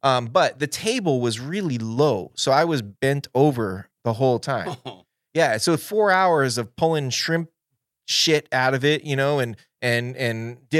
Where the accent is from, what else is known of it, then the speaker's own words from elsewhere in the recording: Jupiter, Florida, United States; the RJ Gators, which was a restaurant that originated where I grew up in Jupiter